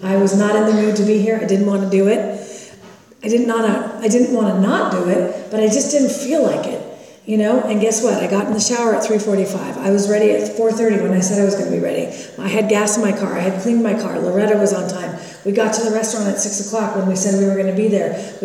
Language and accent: English; Los Angeles, California, United States; I'm the oldest of three, and I grew up down in La Crescenta area for a little bit, and then down in the South Bay area of Los Angeles.